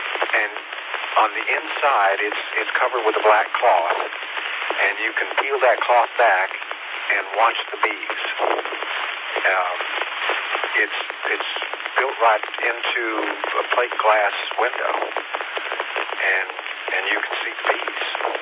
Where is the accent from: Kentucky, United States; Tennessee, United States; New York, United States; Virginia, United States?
Tennessee, United States; In my hometown, on top of a mountain that's within the city limits, Bays Mountain, B-A-Y-S.